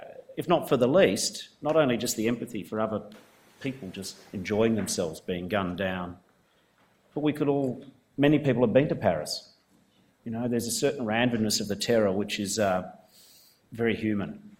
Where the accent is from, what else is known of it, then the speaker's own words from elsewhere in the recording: Australia; the great gift of being an Australian is that we're a long way away from a lot of these troubles.